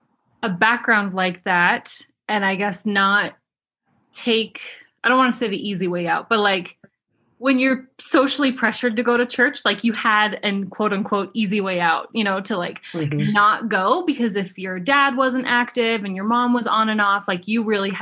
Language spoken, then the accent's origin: English; Provo, Utah, United States; I grew up in Provo, so I definitely know Ogden well, and I went to Utah State, so a little bit further north, but very similar.